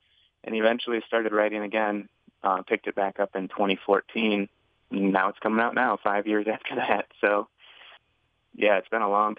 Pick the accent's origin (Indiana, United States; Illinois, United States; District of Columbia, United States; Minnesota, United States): Minnesota, United States; Cambridge; also born or lived in Hibbing, United States / North Dakota, United States / South Dakota, United States / Montana, United States; I guess I was born in Hibbing, and then we moved a lot. I lived in 10 different towns before I went to high school in Cambridge, Minnesota.